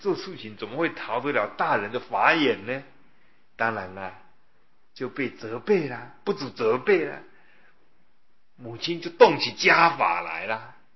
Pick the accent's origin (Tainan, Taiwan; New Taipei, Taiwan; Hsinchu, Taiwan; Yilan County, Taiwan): Yilan County, Taiwan; 我说我呢是在乡下长大的，在宜兰的乡下，我家住的地方呢都是果园